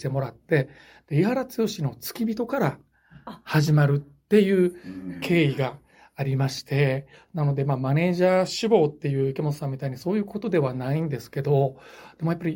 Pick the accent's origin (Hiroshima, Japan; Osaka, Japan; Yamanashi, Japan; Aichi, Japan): Osaka, Japan; now in Tokyo, Japan; 大阪からまあ俳優部っていうところで上京してきて